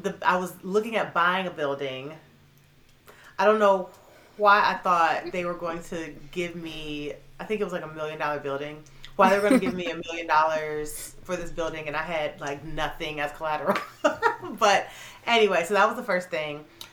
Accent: Cleveland, Ohio, United States; now in Michigan, United States; I'm from Cleveland, Ohio originally. I now live in Michigan.

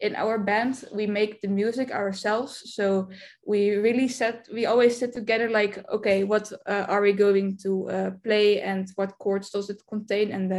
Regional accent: Netherlands; English is a second language; I'm 18 years old, I'm from the Netherlands.

